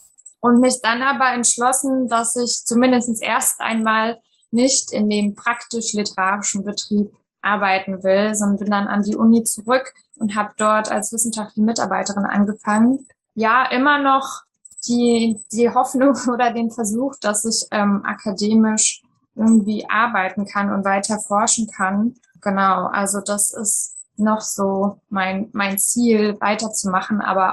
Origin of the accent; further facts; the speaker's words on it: East Germany, Germany; Ich bin in der DDR noch geboren und dann in Ostdeutschland aufgewachsen.